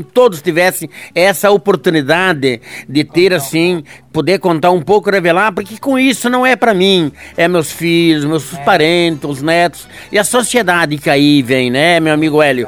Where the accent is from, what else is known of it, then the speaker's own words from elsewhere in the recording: Concórdia, Santa Catarina, Brazil; moved away as an adult; now in Pérola d'Oeste, Brazil; eu vim de Concórdia, Santa Catarina.